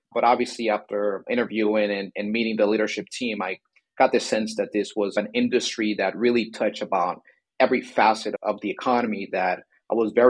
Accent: Miami, Florida, United States; also born or lived in Colombia; I was born in Miami, raised in Miami, but I did live. By the time I was one, I moved back to Colombia, my mother and siblings. I spent there the majority of my early life before going back to Miami.

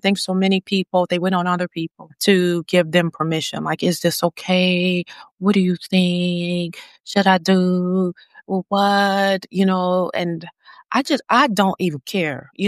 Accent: New Orleans, Louisiana, United States; You know, I'm from New Orleans, so we don't always pronounce our words

